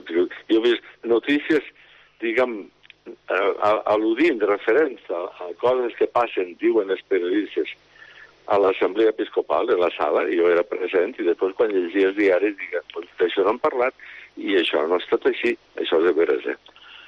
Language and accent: Catalan; Cullera, Valencian Community, Spain; me regalaran els capellans del meu poble. Els rectors i vicaris de Cullera de la Germandat Sacerdotal me'l regalaren el baco